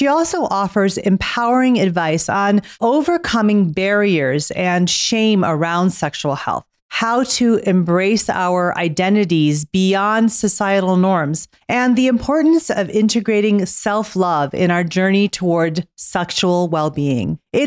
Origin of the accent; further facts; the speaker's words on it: United States; And I grew up here in the States. I was born and raised in the States.